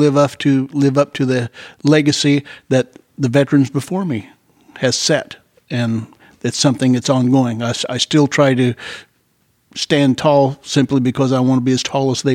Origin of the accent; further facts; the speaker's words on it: Dayton, Ohio, United States; born there; now in Mooresville, United States; I was born in Dayton, Ohio, Wright Pad Air Force Base.